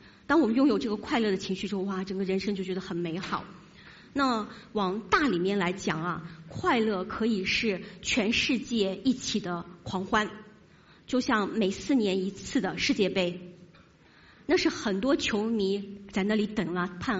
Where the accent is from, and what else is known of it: Singapore